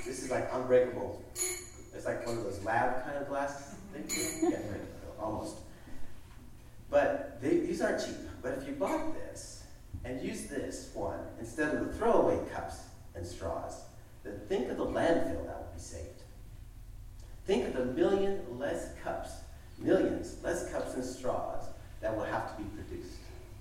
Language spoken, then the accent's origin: English; Hayward, California, United States; My family and I grew up in Hayward, and on one of the four busy streets that feed into the Hayward Hills.